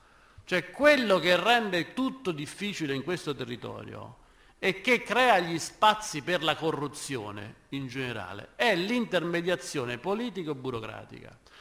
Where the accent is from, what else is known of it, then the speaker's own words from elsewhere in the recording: Rome, Lazio, Italy; io vengo da Roma, ho studiato il mezzogiorno